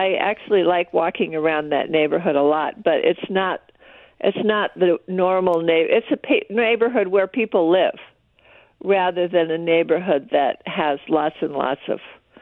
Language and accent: English; Webster Groves, Missouri, United States; the first time I remember being on a horse was when I grew up in Webster Groves, Missouri